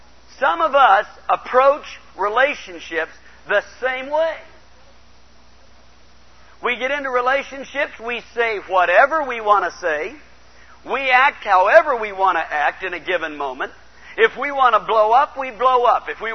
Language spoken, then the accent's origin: English; Portland, Oregon, United States; I grew up out in Portland, Oregon.